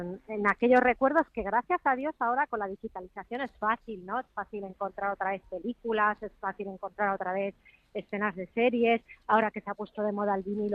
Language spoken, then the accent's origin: Spanish; Spain; moved away; Yo me fui de España muy jovencita y también pasaba los veranos fuera de España